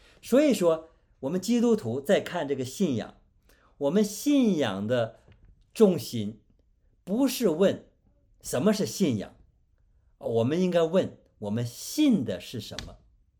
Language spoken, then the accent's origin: Chinese; China; 我们中国人近期古代是没有的